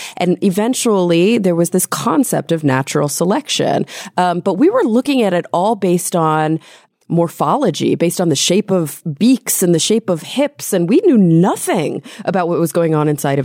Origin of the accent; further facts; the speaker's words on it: the South, United States; I mean, I grew up in the South, for example.